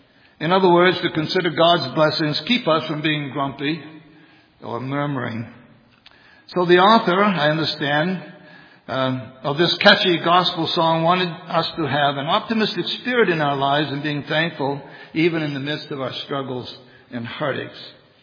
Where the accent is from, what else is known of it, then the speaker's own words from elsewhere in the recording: Maine, United States; It was a gospel song that was commonly sung in the church that I grew up in Maine.